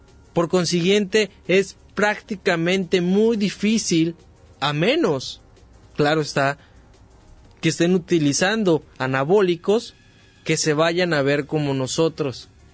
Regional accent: Mexico

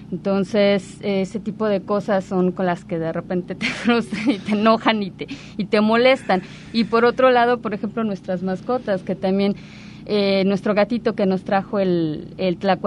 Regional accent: Mexico City, Mexico; moved away as an adult; now in Puerto Vallarta, Mexico; yo no soy de aquí de Puerto Vallarta, soy de la Ciudad de México. Llegué en el 2002 con el pretexto de mi servicio social

